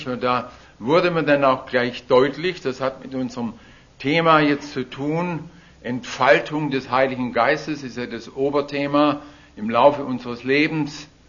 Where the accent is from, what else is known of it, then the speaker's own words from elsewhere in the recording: Stuttgart, Baden-Württemberg, Germany; Ich bin in Stuttgart aufgewachsen und zwar in einem Elternhaus, wo man sonntags nicht in den Gottesdienst ging.